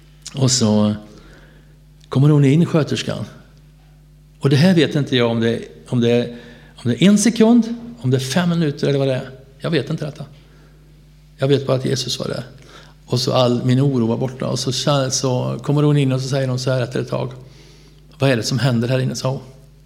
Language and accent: Swedish; Sweden; Så jag var ju hemma i Sverige första advent